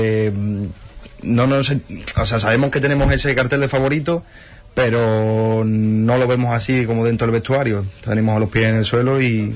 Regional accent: Ayamonte, Andalusia, Spain; Bueno, yo soy de Ayamonte

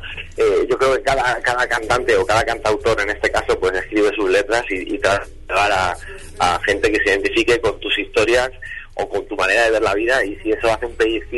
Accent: Ibiza, Balearic Islands, Spain; yo como buen ibicenco que soy

